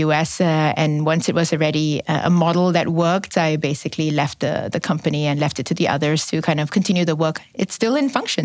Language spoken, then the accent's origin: English; Singapore; also born or lived in United States; now in Netherlands; I was born and brought up in Singapore, and in a, you know, before the whole country was developed into the sort of conglomerate megapolis that it is right now.